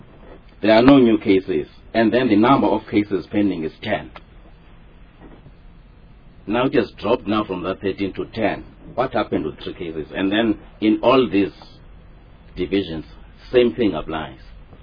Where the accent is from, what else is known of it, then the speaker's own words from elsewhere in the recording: Mthatha, Eastern Cape, South Africa; I come from Mtata and I was practicing there.